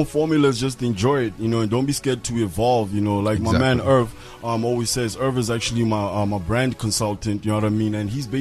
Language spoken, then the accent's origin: English; Botswana; out in Botswana, you know, my home country.